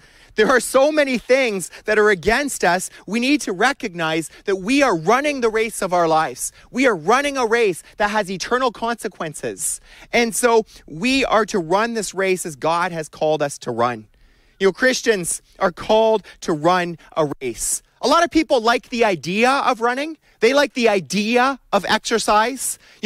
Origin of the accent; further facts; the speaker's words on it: Canada; we'd be cheering on the kids, and we're kind of quiet. We're typical Canadian cheers, you know